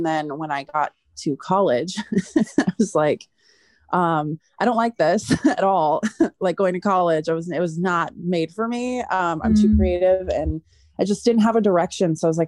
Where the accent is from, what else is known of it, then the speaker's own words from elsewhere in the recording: California, United States; I didn't. I grew up in the Bay Area.